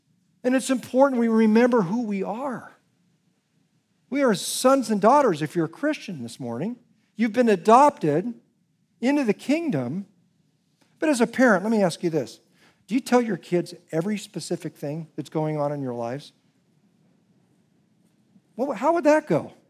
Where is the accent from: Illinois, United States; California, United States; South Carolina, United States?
California, United States; Palo Alto; born there; I was born in Palo Alto, California, August 16th, 1959, at approximately 8 p.m. in the evening